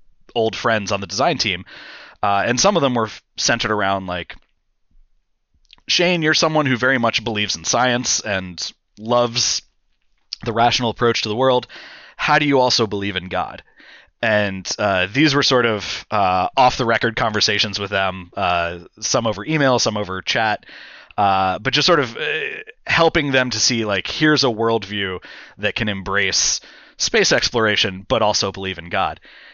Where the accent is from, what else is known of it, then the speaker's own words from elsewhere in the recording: United States; but I couldn't myself go to Syria as an American.